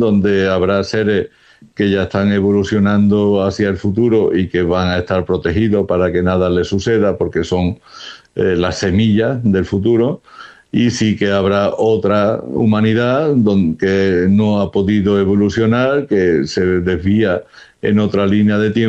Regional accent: South, Spain; España es una tierra de calor, es una tierra caliente y sobre todo el sur, que es de donde yo soy, ¿no?

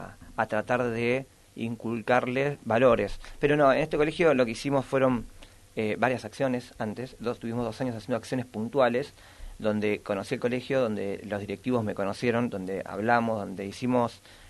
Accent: Argentina; Porque soy argentino, no puedo ir a África a ayudar a alguien que realmente la pasa

